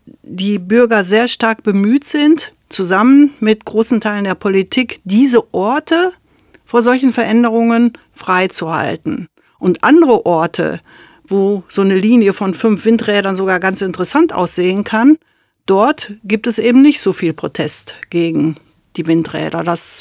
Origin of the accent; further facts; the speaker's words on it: North Rhine-Westphalia, Germany; now in Hanover, Germany; Ich komme aus dem Sauerland. Das ist eine Landschaft im Süden von Nordrhein-Westfalen, im Südosten von Nordrhein-Westfalen. Ich bin quasi aufgewachsen vor den großen gesamt- und agrarwirtschaftlichen Umwälzungen, die so in den 1960er Jahren stattfanden.